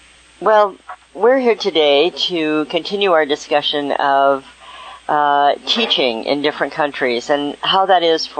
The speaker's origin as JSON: {"language": "English", "country": "United States", "said": "these come from my being an American and going into another country"}